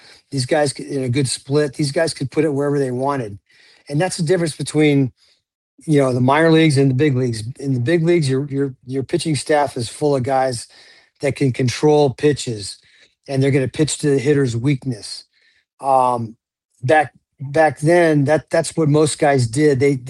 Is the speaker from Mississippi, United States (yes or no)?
no; Clearwater, Florida, United States; You know, I grew up in Clearwater, so I got to see them play a lot.